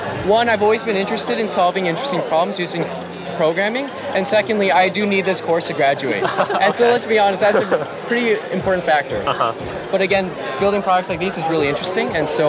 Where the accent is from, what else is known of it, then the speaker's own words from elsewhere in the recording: Chicago, Illinois, United States; I'm currently a junior in Elliott House, and I'm actually originally from Chicago.